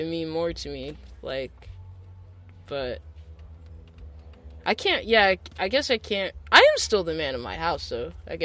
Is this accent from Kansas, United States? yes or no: no; Nashville, Tennessee, United States; also born or lived in Denver / Detroit; now in Los Angeles, United States; Or I was born in Nashville, and then I lived there maybe till I was 9 or something. Then it's like at one point we moved to Denver, then we moved to Detroit and stayed with my grandma for a while, and then I feel like we moved back to Tennessee